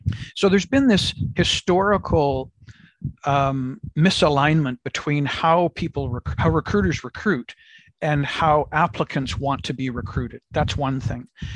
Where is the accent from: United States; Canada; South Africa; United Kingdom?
Canada; as a Canadian living in Canada